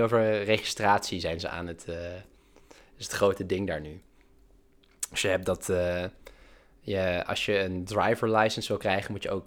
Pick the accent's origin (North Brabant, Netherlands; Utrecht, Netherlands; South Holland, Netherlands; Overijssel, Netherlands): North Brabant, Netherlands; accent: Brabantian; first language Brabantian; Dutch is a second language; Nou, Brabant is mijn eerste taal.